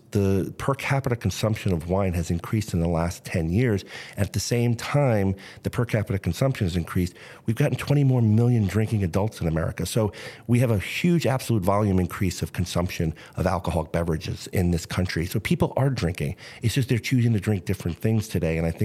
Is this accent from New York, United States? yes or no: yes; New York, United States; No, I'm a hater. I'm from New York.